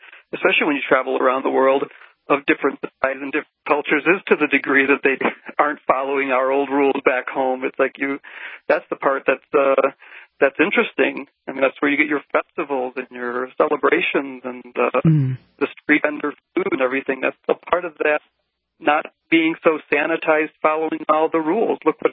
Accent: United States; moved away as an adult; now in Bogota, Colombia; Yeah. I'm teaching English here.

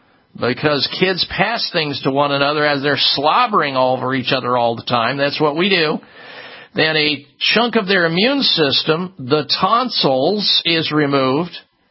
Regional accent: Midwest, United States; And somewhere along the line, as I was growing up in the Midwest and complaining about all this

